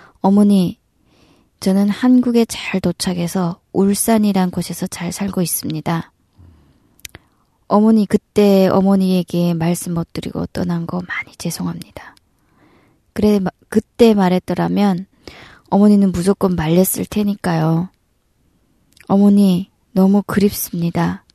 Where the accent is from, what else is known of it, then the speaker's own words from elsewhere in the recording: Chongjin, North Hamgyong, North Korea; moved away as an adult; now in South Korea; 고향은 청진이고요. 나이는 40살입니다.